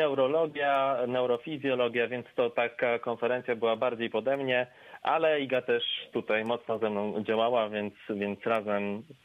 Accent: Toruń, Kuyavian-Pomeranian Voivodeship, Poland; moved away as an adult; now in Zielona Góra, Poland; Więc do Zielonej Góry przyjechałem z Torunia, więc województwo kujawsko-pomorskie.

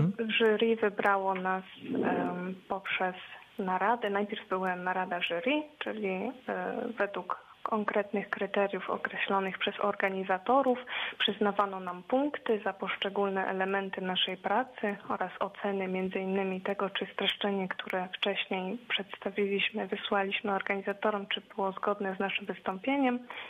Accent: Częstochowa, Silesian Voivodeship, Poland; Ja pochodzę z Częstochowy, czyli z województwa śląskiego.

